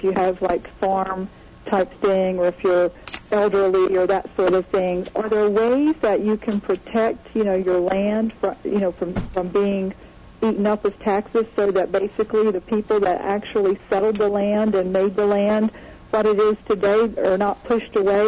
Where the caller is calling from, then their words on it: Lynchburg, Virginia, United States; But I'm calling from Lynchburg.